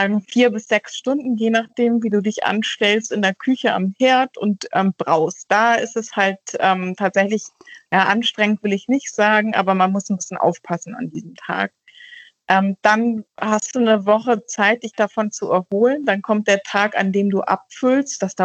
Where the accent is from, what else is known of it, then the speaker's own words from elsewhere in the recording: Schleswig-Holstein, Germany; now in Hamburg, Germany; Ich bin in Nordfriesland groß geworden, da wird relativ gern Bier getrunken.